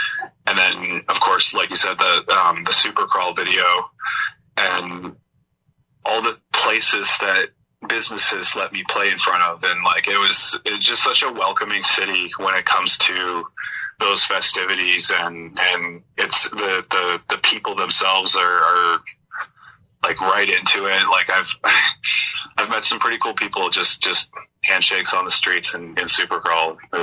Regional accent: Parry Sound, Ontario, Canada; also born or lived in London, Ontario / Mississauga; now in Hamilton, Canada; I moved to Hamilton in about 2012 with my wife now. I grew up in Parry Sound, Ontario, mm-hmm. which is up in Muskoka. And I spent some time in London, Ontario. I lived with my now wife in our first apartment was in Mississauga area.

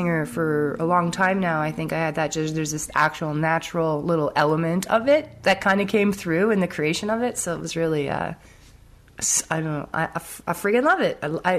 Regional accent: Alberta, Canada; And seeing how I'm from Alberta, I was like, oh my gosh, I definitely need to write a song about this Canadian awesome connection.

